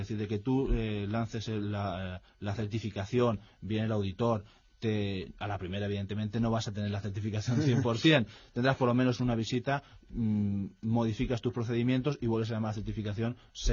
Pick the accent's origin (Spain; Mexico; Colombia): Spain; Canary Islands; yo que vengo de Canarias, se aumenta por los costes de lejanía.